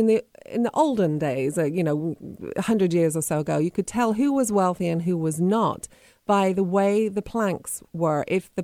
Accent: England, United Kingdom; where I grew up in England at home, you know, almost everybody lives in a brick house.

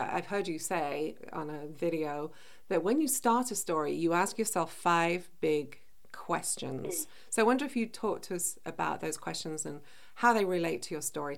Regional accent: United Kingdom; You know, growing up in Britain, I wasn't allowed to express anger.

